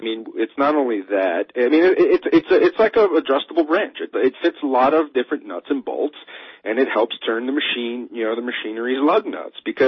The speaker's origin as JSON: {"language": "English", "region": "New York", "country": "United States", "tie": "born or raised there", "said": "I mean, and I grew up on Long Island."}